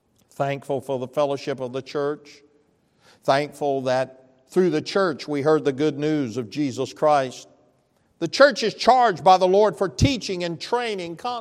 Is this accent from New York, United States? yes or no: no; Hazen, Arkansas, United States; I said, "I'm from Hazen."